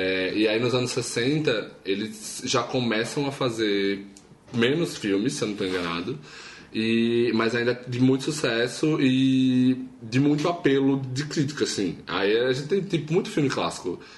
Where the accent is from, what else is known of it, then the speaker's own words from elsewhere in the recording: Northeast Region, Brazil; porque sou nordestina, então é equivalente.